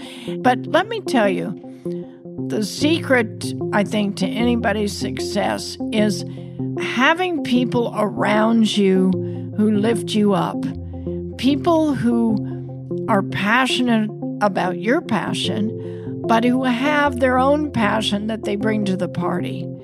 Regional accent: Iowa, United States; at heart, I still feel like I'm that little Iowa girl, you know, growing up in the Midwest, having that hard work ethic

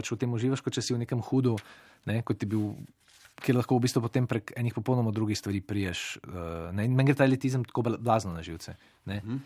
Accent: Novo Mesto, Southeast Slovenia, Slovenia; jaz nisem kot mulc v Novem mestu, ki nisem bil tako pogumen, da bi se kdaj zapeljal v Ljubljano

